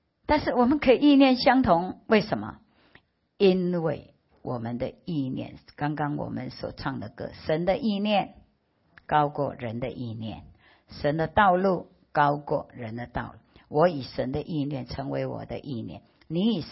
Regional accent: Philippines; now in Taiwan; 我从菲律宾来到台湾，我是华侨，菲律宾华侨来到台湾

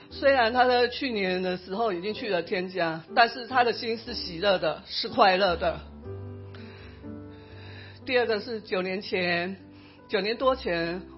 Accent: Nantou County, Taiwan; 小时候住在那个南投中心村的时候，

